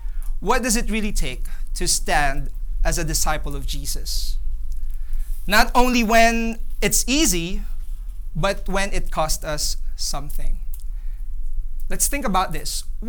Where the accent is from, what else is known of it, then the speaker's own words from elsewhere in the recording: Philippines; So we came from the Philippines, and we're just here for a few days